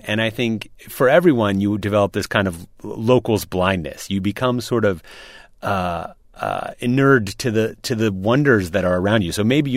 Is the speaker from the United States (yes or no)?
yes; Minnesota, United States; I grew up in Minnesota, and I would take these long road trips with my parents.